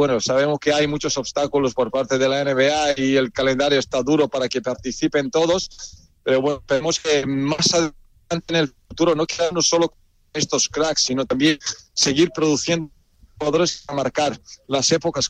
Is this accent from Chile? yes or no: no; Serbia; como no se puede perder la oportunidad de estar en un Final Four en mi país, ¿no?